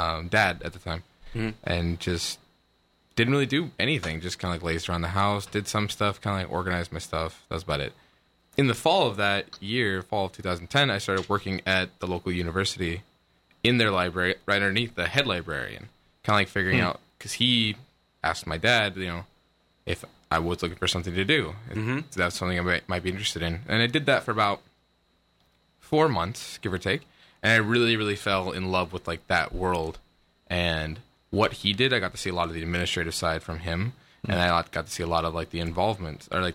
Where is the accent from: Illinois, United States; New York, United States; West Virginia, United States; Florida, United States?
Illinois, United States; now in Hawaii, United States; I'm originally from Illinois.